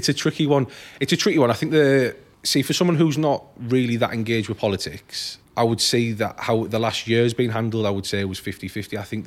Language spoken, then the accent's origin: English; Billingham, North East England, United Kingdom; I've worked in Hartlepool for the last 5 years and I've recently moved here just before Christmas. I'm from Billingham originally, so it's only about 10, 15 minutes away